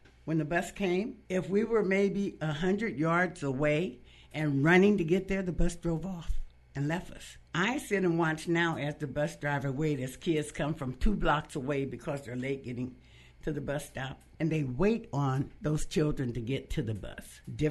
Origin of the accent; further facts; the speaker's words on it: Eugene, Oregon, United States; I am a native Eugenian. I grew up on West 11th in an African-American community, went through my formal education here in Eugene, graduated from Henry D. Sheldon High School in 1964